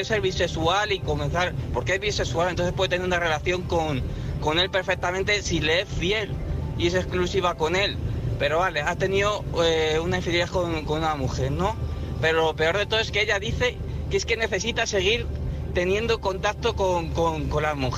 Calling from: Ávila, Castile and León, Spain; de Ávila.

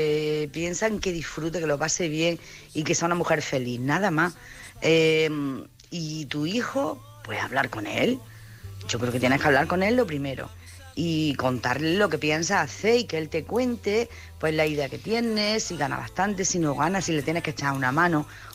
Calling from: Jaén, Andalusia, Spain

